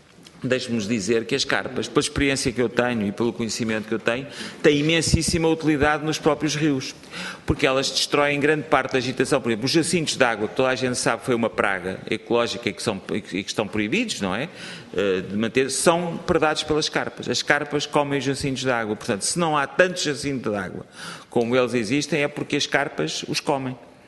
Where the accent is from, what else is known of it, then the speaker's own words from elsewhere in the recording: Tomar, Santarém, Portugal; eu por exemplo, cresci junto ao rio Nabão em Tomar